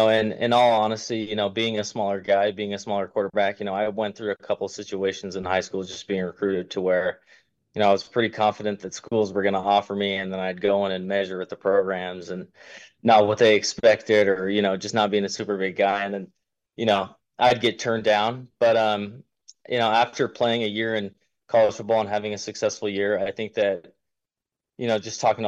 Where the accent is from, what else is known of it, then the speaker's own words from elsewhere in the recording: Springville, Utah, United States; Yeah, so I grew up in Springville, Utah, which is just 15 minutes, 20 minutes down the road from Lavelle Edwards Stadium.